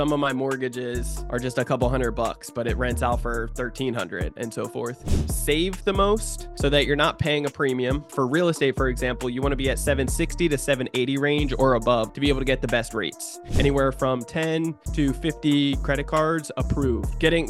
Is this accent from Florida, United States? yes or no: no; New Jersey, United States; now in San Diego, United States; I come from New Jersey originally, single parent mother, really raised three misfits. And over the years, I moved out to San Diego, California. That's where I live now.